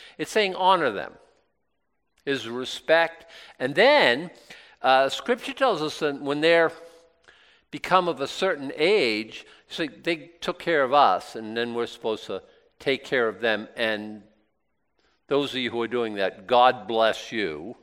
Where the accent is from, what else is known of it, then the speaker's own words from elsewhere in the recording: Boston, Massachusetts, United States; I think Paul Revere, he's my hero, and I grew up in Boston